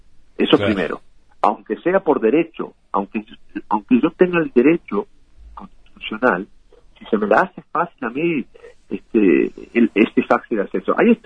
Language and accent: Spanish; Minas, Lavalleja, Uruguay; born there; moved away; la partida de nacimiento dice que soy de Minas.